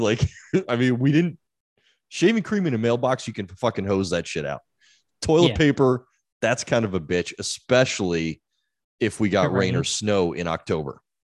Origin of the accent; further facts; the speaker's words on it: Michigan, United States; I'm from Michigan, not Detroit, but yeah.